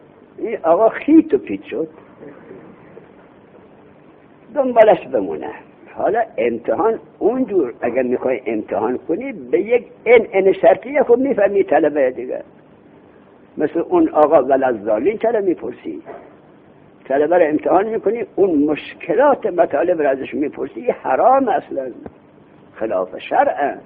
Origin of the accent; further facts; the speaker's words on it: Khorasan, Iran; گفتم من خراسان.